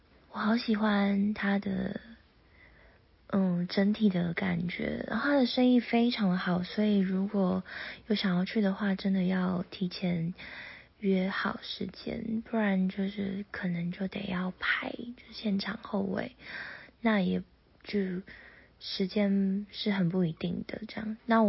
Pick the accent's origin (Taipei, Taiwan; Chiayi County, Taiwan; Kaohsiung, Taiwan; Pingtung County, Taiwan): Pingtung County, Taiwan; 毕竟我是屏东的小孩